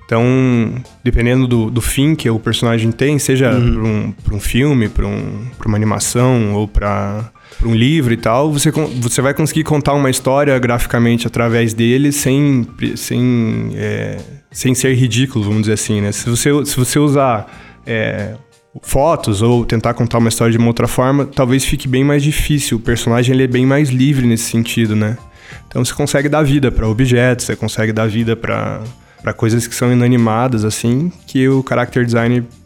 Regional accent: Arapoti, Paraná, Brazil; moved away as an adult; now in Curitiba, Brazil; Na verdade, eu sou do interior do Paraná, de uma cidade bem pequena, chamada Araputi. Tem cerca de 20 mil habitantes, então é bem pequenininha mesmo.

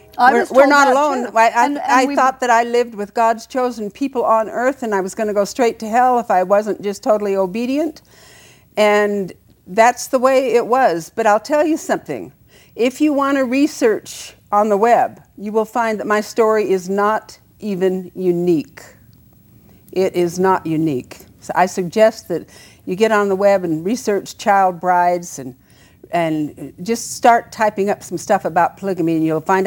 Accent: Salt Lake City, Utah, United States; I was raised in Salt Lake City primarily.

